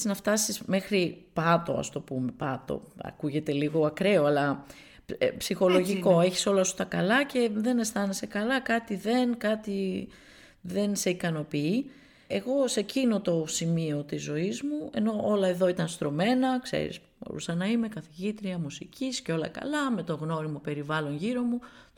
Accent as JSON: {"language": "Greek", "town": "Thessaloniki", "region": "Central Macedonia", "country": "Greece", "lives_now": "Athens, Greece", "said": "Δηλαδή όταν έφυγα από τη Θεσσαλονίκη να πάω στην Αθήνα να γίνω ηθοποιός, άκουσα και διάφορα"}